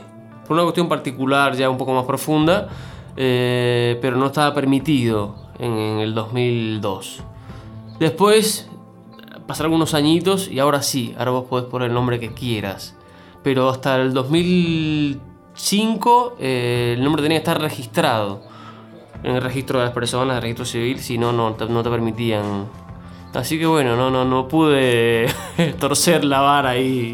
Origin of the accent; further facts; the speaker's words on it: Cuba; accent: neither Cuban nor Argentine; mi acento hoy, que no es ni cubano ni argentino